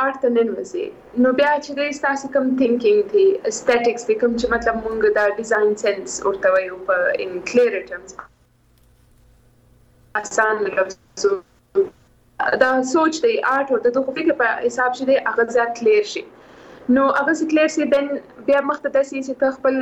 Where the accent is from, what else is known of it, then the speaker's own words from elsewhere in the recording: Quetta, Balochistan, Pakistan; moved away as an adult; also born or lived in Karachi; زه سیم په کوټي کې پیدا شوی